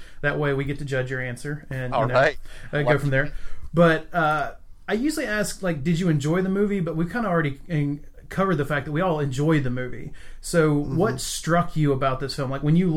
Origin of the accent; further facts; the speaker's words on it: the South, United States; I want to say Chazelle, but that's only because I'm from the South.